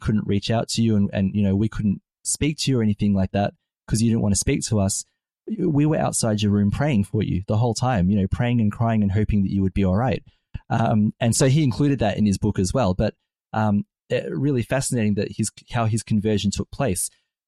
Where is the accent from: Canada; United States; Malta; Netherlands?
Malta; This was growing up in Malta, you know, plug for the country that where Caroline and I and our family come from.